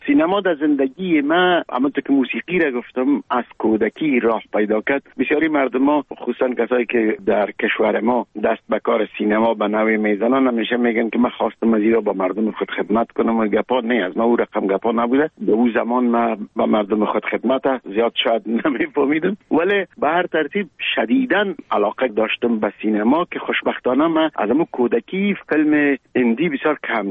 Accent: Kabul, Afghanistan; moved away; ما در کابل به دنیا آمدیم در چهاردی کابل مکتب ابتدایه را در یک مکتب به نام غازی عبدالله خان تمام کردیم

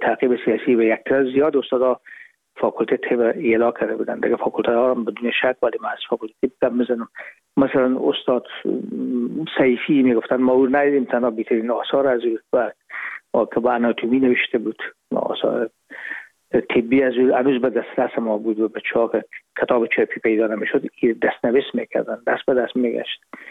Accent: Herat, Afghanistan; moved away as an adult; now in Hamburg, Germany; رفتیم از کابل به هرات و پیش که فاکولته رو پایان برسانیم یا دیپلمی بگیریم از هرات از طریق زمینی داخل مرز ایران شدیم. از مرز ایران گذشتیم و داخل پاکستان و از پاکستان در قاچقی آمدیم با آلمان.

